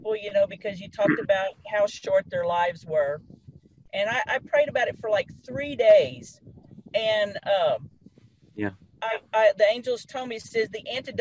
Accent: Lake Charles, Louisiana, United States; I mean, I'm from Lake Charles, Louisiana.

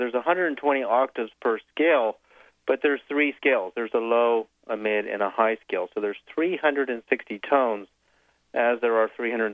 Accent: Canada; also born or lived in Sedona, Arizona / Los Angeles; Before that, I lived in Los Angeles for many decades, and I'm Canadian originally.

